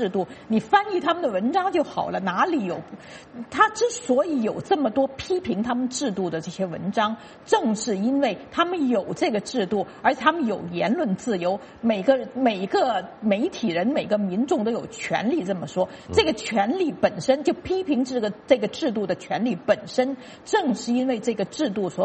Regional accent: China; 中国人，就是我们在那个年代长大的中国人，现在的中国人，他们每个人都有切肤之痛

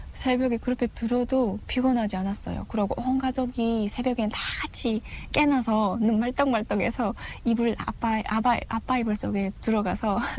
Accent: Chongjin, North Hamgyong, North Korea; now in South Korea; 그냥 고향 한경북도 청진이 고향의 청년이죠

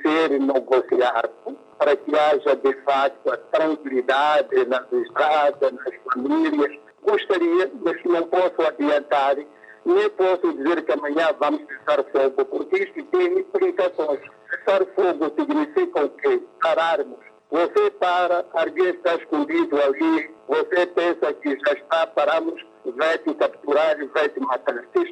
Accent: Mozambique; tínhamos que arranjar a solução como moçambicanos

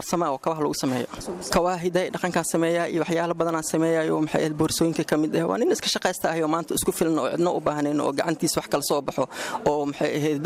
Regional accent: Mogadishu, Banaadir, Somalia; moved away as an adult; walaal aniga horta waxaan ka imid magaalada Muqdisho 1998 markii ugu horeysay markii xigtana maxay ahayd waxaan ku soo aaday Puntland jooga Cabaar kadibna waan ka soo tagay Boosaaso imid

